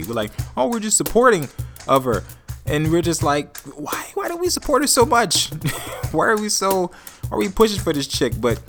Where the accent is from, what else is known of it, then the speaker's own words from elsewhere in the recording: Atlanta, Georgia, United States; also born or lived in Bronx; I grew up in the South. Well, I'll say this. I was born in New York. I was born in the Bronx. But I went to middle school, high school in Atlanta, Georgia.